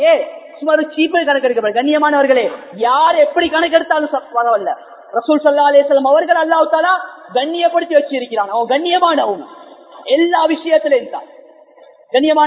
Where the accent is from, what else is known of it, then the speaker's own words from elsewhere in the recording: Colombo, Western Province, Sri Lanka; கொழும்புல, நானும் கொழும்பு தான்